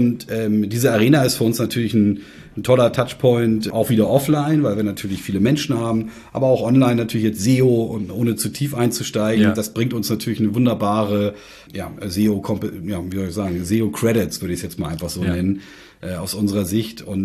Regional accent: Hamburg, Germany; was mich persönlich sehr freut, als Hamburger

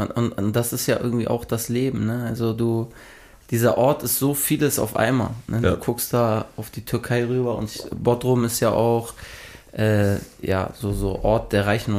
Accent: Switzerland; aber ich bin halt Schweizer, ne?

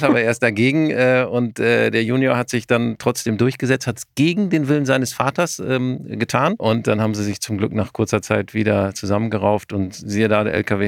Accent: North Rhine-Westphalia, Germany; Bin 46 Jahre alt mittlerweile, komme gebürtig aus dem Münsterland, wo ich mit meiner Familie, drei Kindern, zwei Hunden lebe.

